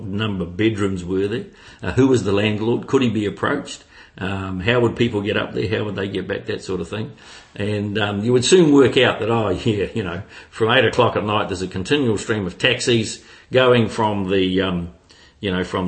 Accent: Hastings, South East England, United Kingdom; when I grew up in Hastings, we were a Church of England family.

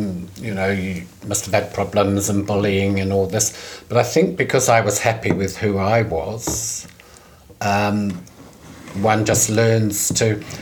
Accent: Northfleet, South East England, United Kingdom; I grew up the biggest town in North Kent in England, Gravesend, but I was actually born in and brought up in a suburb called Northfleet.

